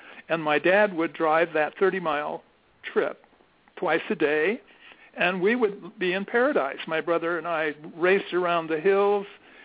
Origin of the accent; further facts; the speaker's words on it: Grants Pass, Oregon, United States; also born or lived in San Francisco; Prior to that, we're living in San Francisco up on Hyde Street, and Dad decides it's time to get out of San Francisco. It was during the war, and we moved to Grants Pass, where his parents were living.